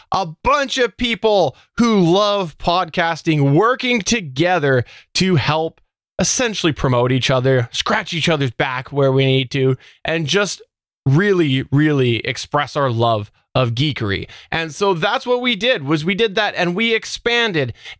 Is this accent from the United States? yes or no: no; Canada; American bias behind all of these stats is kind of frustrating as a Canadian